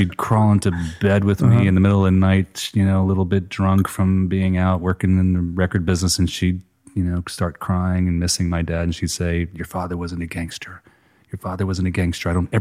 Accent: Atlanta, Georgia, United States; growing up in Atlanta, I really didn't know many of them

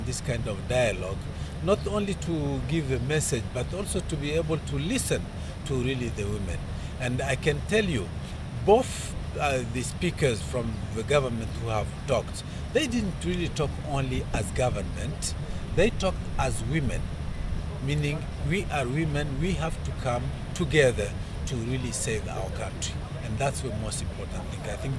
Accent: Mali; I come from Mali, West Africa, and I have seen there that the moment women together, unified, they come with one voice

